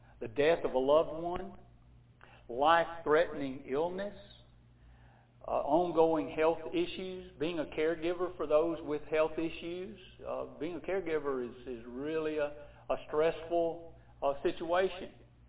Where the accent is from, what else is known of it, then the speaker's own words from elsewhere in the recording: Alabama, United States; accent: Alabama English; I hope that you folks will be able to understand me the way I talk since I'm from Alabama.